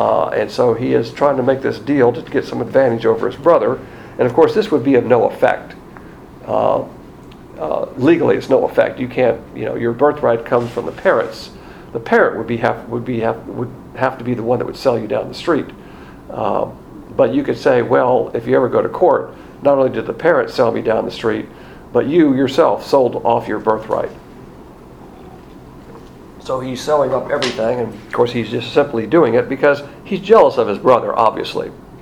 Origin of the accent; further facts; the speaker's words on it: the South, United States; I'm a Southerner, and I run across a lot of Southerners.